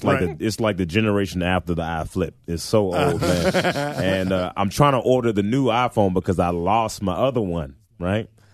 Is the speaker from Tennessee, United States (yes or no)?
yes; Memphis, Tennessee, United States; also born or lived in Portland, Oregon; But, no, I was born in Portland, Oregon. And I grew up in Memphis, Tennessee, where they grow black people.